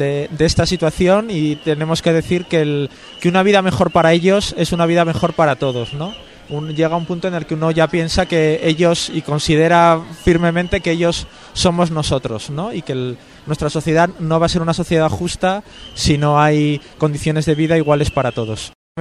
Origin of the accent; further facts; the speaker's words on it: Spain; de la Red de Apoyo del Ferrocarril Clandestino, y soy español.